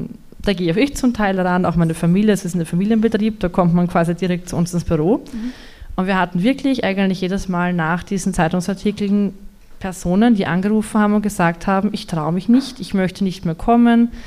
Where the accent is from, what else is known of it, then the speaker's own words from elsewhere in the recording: Vienna, Austria; ich bin in Favoriten aufgewachsen, also ich kann mir das eigentlich gar nicht vorstellen.